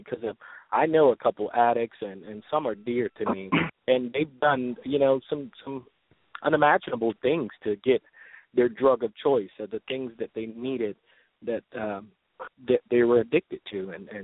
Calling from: Metairie, Louisiana, United States; I'm calling from Metairie.

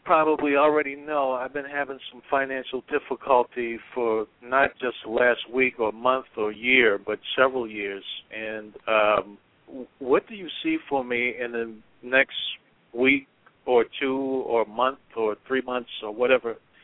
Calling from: Florida, United States; I'm calling from Florida, and I'm waiting on you to come down. I'll be waiting for you at West Palm.

